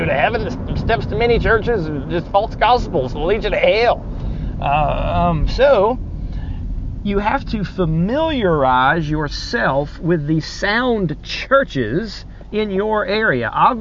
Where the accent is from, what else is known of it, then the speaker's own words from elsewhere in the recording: Chattanooga, Tennessee, United States; I'm from Chattanooga. I grew up at Woodland Park Baptist Church. If I was in Chattanooga visiting, I would suggest that somebody go to Woodland Park.